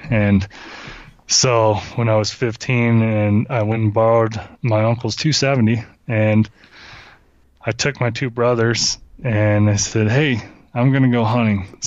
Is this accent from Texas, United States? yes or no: yes; Crowell, Texas, United States; I grew up in North Texas, a little bitty town of Crowell, and we had some javelina, but it was mostly feral hogs.